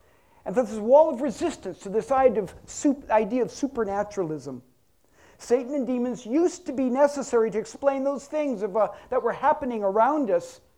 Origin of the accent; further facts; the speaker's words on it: United States; I am an American, and I do own guns